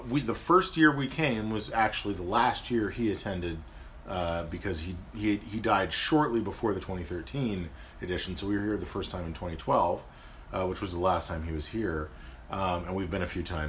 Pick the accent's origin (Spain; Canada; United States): Canada; Toronto, Ontario; you mentioned to someone that we're from Toronto, and many of them will say that they're envious, and they should be.